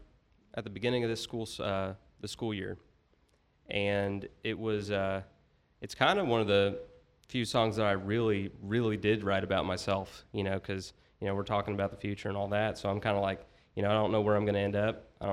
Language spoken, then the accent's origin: English; Kentucky, United States; I think it really connected with a lot of people from my hometown too, even some of the older folks who, you know, I don't know if you know this, but a lot of people moved up to Ohio and places like that for work from Harlan County.